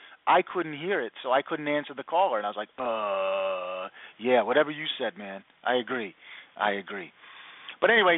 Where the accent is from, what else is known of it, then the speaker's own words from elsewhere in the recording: New York, United States; I got to tell you, as a New Yorker, that place isn't bad.